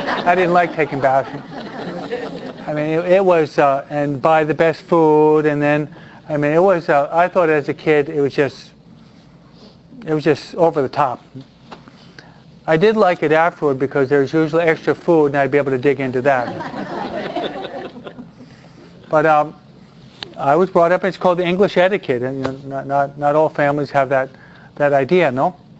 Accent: East Coast, United States; I was brought up on the East Coast. I was brought up in what's called the English etiquette, which I hated, no?

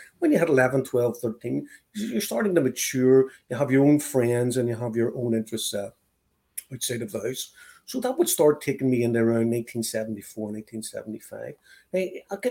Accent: Belfast, Northern Ireland, United Kingdom; I grew up in the Clipperville Road, North Belfast.

